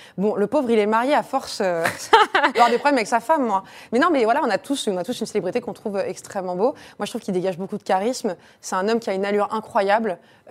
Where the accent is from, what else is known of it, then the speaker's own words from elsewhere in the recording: Paris, Île-de-France, France; moi je suis parisienne, à la limite c'est déjà plus simple